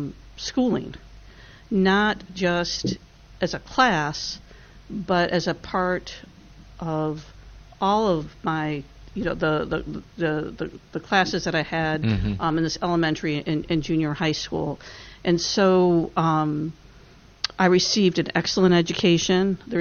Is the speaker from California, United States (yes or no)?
no; Detroit, Michigan, United States; moved away; also born or lived in Texas; And I said, well, I grew up in the Archdiocese of Detroit.